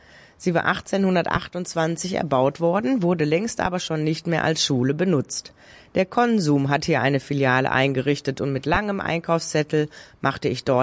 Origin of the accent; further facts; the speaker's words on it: Mülheim an der Ruhr, North Rhine-Westphalia, Germany; born there; Ich bin so ziemlich in Heißen Mitte geboren, in der Siedlung zwischen Honigsberg und Hingberg, direkt am Sportplatz vom Turnerbund Heißen.